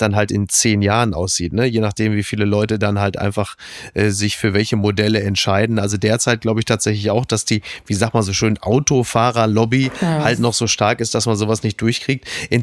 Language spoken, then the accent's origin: German; North Rhine-Westphalia, Germany; Ich komme aus dem Ruhrgebiet.